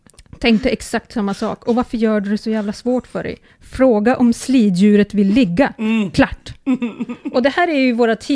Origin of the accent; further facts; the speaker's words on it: Norrland, Sweden; accent: Norrland dialect; inte tänka att den här byn ligger i Norrland bara för att jag pratar norrländska